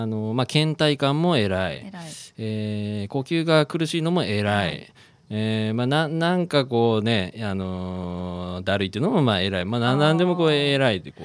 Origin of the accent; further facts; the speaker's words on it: Nagoya, Aichi, Japan; accent: Nagoya dialect; 名古屋生まれ名古屋育ち名古屋弁です、ね、